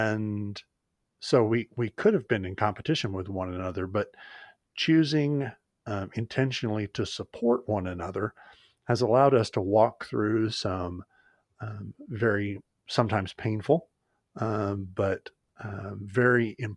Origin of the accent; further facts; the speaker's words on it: Marshfield, United States; several other pastors here in Marshfield, in my hometown.